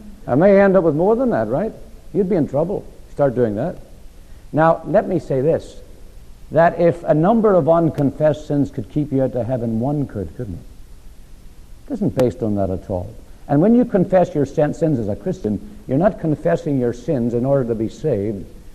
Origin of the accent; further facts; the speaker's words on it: Ireland; I'm an Irishman